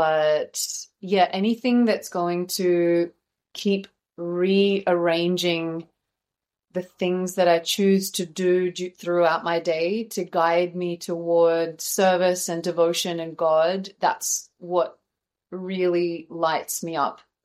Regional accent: Australia; moved away as an adult; I'm originally from Australia, so coming over was very easy, you know, a 7-hour flight.

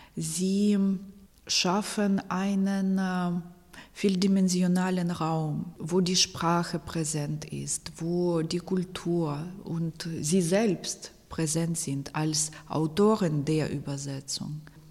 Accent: Poltava, Poltava Oblast, Ukraine; Denn Poltava ist meine Heimatstadt und ich habe es nie gelesen.

